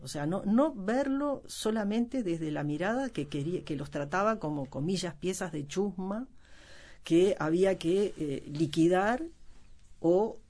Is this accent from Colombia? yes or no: no; Uruguay; estoy hablando como ciudadana uruguaya que tiene una cierta sensibilidad sobre esos temas